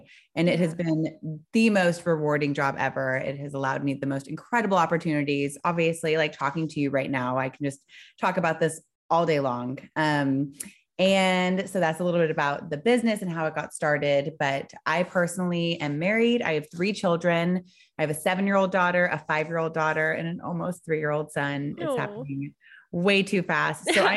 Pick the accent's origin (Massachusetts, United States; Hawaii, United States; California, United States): California, United States; now in Frisco, United States; and now I'm in Texas. We moved from California. We were there for the last 5 years. I'm originally from there.